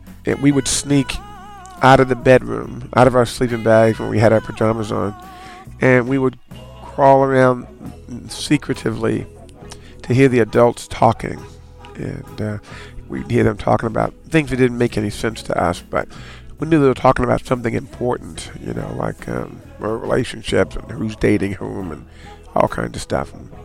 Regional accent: Kentucky, United States; And of course, you know, I grew up in Kentucky.

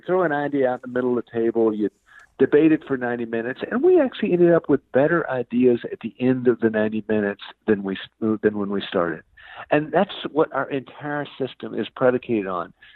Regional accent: South Carolina, United States; as they did, for instance, in my home state of South Carolina.

